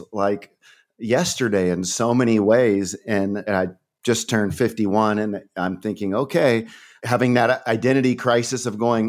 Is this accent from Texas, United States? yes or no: no; California, United States; I'm a Californian. I grew up in California, and I never heard the gospel till I was 19.